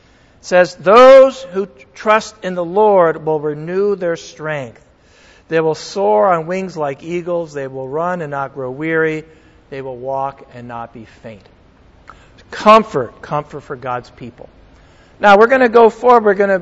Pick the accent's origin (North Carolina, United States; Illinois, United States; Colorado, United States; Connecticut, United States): Connecticut, United States; with a hurricane hitting my home state of Connecticut as I speak